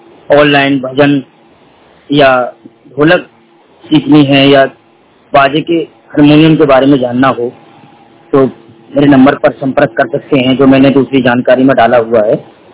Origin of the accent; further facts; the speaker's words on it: Iglas, Uttar Pradesh, India; मिथिला अलीगढ़ का रहने वाला हूं और जिला गोंडा खैर तहसील इगलास कस्बा गोंडा, ठीक है, और गांव घंटोली।